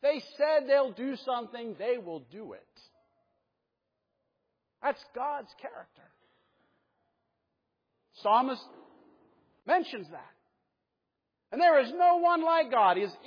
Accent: Pittsburgh, Pennsylvania, United States; I grew up in Pittsburgh. I don't think like that.

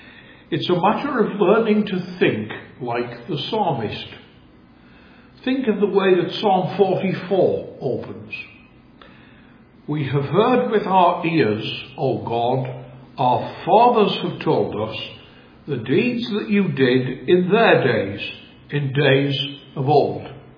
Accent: Sunderland, North East England, United Kingdom; I come from Sunderland in the northeast of England. And if you're wondering why my accent is rather strange for these parts, that is the reason why.

